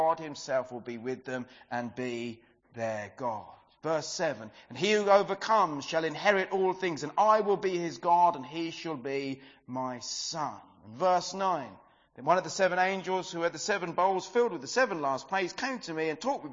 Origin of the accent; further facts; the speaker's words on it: United Kingdom; After all, we are British.